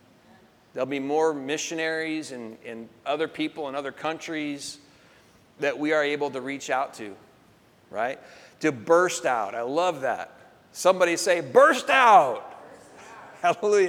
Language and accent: English; Portland, Oregon, United States; born there; No, I'm called to this region. I was born here.